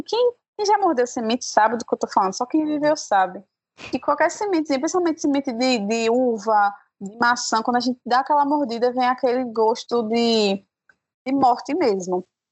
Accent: Caruaru, Pernambuco, Brazil; born there; now in Panelas, Brazil; Na verdade, eu nasci em Caruaru, mas minha cidade mesmo que eu moro é Panelas, que é mais ainda interior que Caruaru.

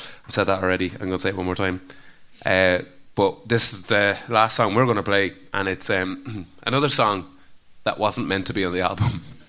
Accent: Mullingar, Westmeath, Ireland; we're from Mullingar, obviously, and when we grew up in Mullingar, it was, I've kind of given this away already, there was like, you know, you knew everybody, you knew everyone, everyone knew everybody.

